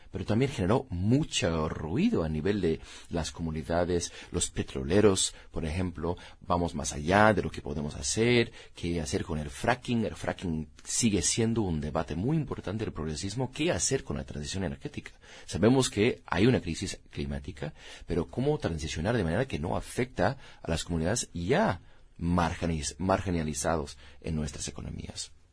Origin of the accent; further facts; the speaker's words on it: United States; Y igual en Estados Unidos, mi país de origen, podemos ver ahí